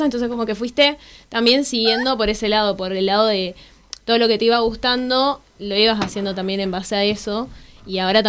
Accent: Misiones, Argentina; now in Buenos Aires, Argentina; soy de Misiones y yo estudio medicina acá en la UBA.

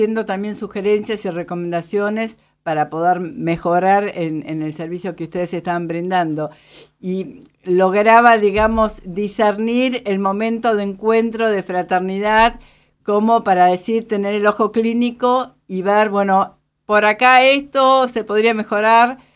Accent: Buenos Aires, Argentina; como somos los porteños quizás

